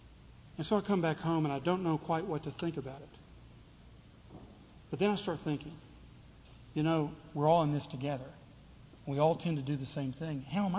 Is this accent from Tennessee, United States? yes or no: yes; Tennessee, United States; I'm a Southerner. I grew up in Tennessee. I'm an eighth generation Tennessean. I'm a Southerner.